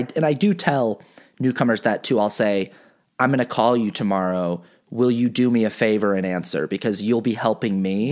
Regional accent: Utah, United States; when I meet people in Los Angeles and stuff and they find out that I'm from Utah and they sort of jokingly ask, do I have more than one mom?

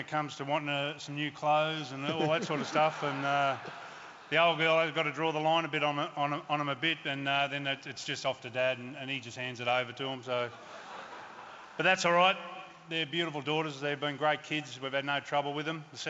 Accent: Ballarat, Victoria, Australia; I come from North Ballarat as well.

